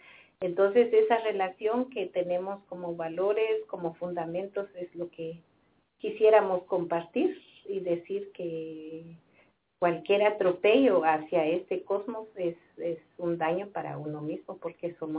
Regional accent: Guatemala; aunque tengamos mucha voluntad los guatemaltecos

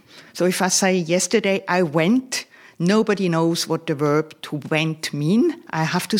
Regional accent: Switzerland; first language German; English is a second language; now in Singapore; because my husband is German-speaking Swiss like myself.

